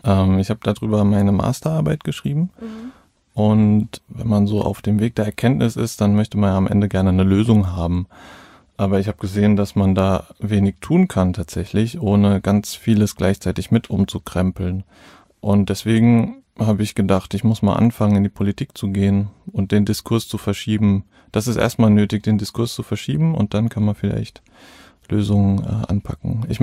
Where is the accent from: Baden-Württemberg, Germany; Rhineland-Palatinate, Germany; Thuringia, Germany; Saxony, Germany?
Rhineland-Palatinate, Germany; Also ich bin in der Pfalz aufgewachsen.